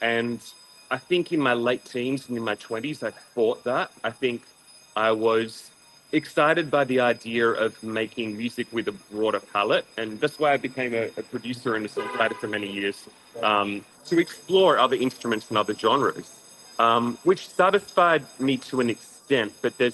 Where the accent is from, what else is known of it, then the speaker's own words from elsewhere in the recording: Australia; I mean, I grew up in Australia.